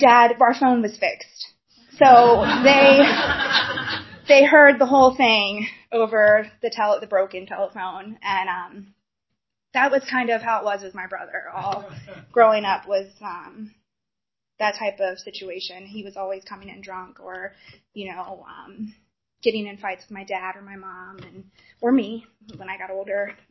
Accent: Powhatan, Virginia, United States; born there; So I was born in Powhatan, Virginia, which is right outside of Richmond.

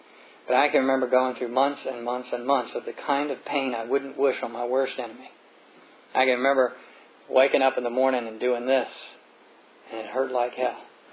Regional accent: Virginia, United States; I grew up in the area. I grew up in the Virginia area. I grew up with service people.

